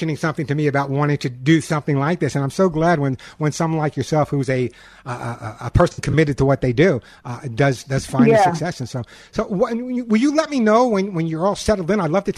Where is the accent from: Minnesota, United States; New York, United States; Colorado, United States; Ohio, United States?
New York, United States; New York City; also born or lived in Long Island; I grew up in New York. Of course, you would never know that. And I spent a lot of time, before I moved to Long Island, a lot of time in Queens and the Bronx.